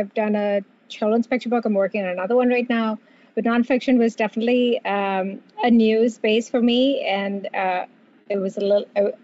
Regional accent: India; moved away as an adult; now in United States; I'm a naturalized American. I didn't grow up here. I grew up in India. I spent most of my childhood there and came here for college.

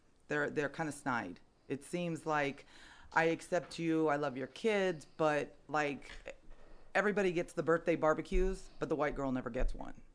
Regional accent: San Diego, California, United States; California.

